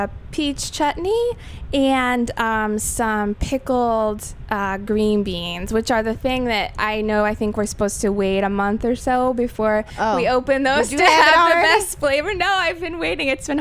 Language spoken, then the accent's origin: English; Queens, New York, United States; the first thing I usually get when I tell people that I'm from Queens, I live in Astoria